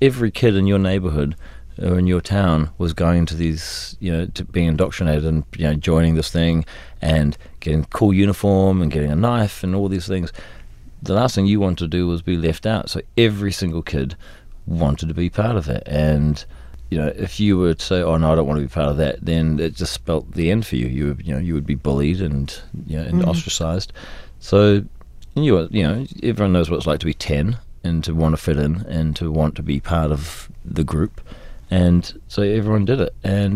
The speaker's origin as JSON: {"language": "English", "country": "New Zealand", "said": "Because I'm from New Zealand, we're not necessarily into doing that sort of thing."}